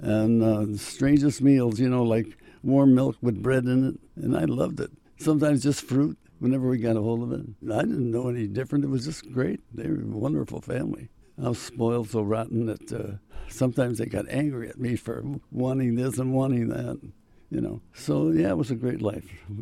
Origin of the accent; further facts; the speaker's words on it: Chicago, Illinois, United States; I come from a big family. I had three older brothers and two older sisters.